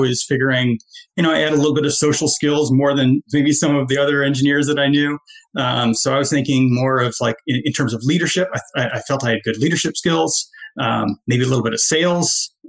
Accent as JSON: {"language": "English", "town": "Philadelphia", "region": "Pennsylvania", "country": "United States", "tie": "born or raised there", "also_born_or_lived": "St. Louis / New York City / Boston / Kansas City", "said": "So I was born in St. Louis, moved to New York City. It's where my mom got her PhD at Columbia, moved to Boston for a teaching job, moved to Kansas City for another teaching job, and then kind of settled in and around high school in Philadelphia"}